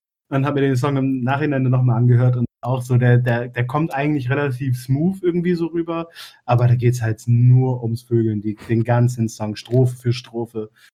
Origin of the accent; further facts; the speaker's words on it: Oldenburg, Lower Saxony, Germany; In meiner Heimatstadt Oldenburg